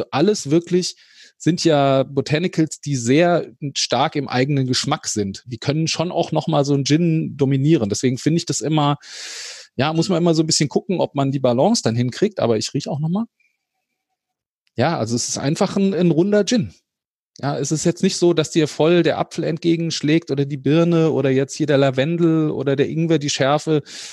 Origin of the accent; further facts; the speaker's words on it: Hesse, Germany; das kriege ich eh nicht hin als Hesse.